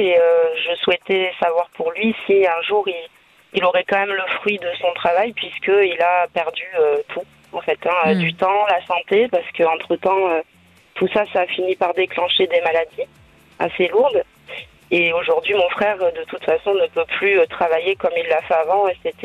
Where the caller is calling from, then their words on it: Nouvelle-Aquitaine, France; Alors je suis des Landes.